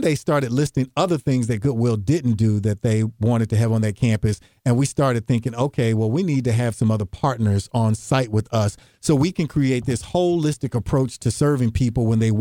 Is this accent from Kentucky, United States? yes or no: yes; Louisville, Kentucky, United States; When I grew up in West Louisville, I was contributing to that, to the bottom end of that average.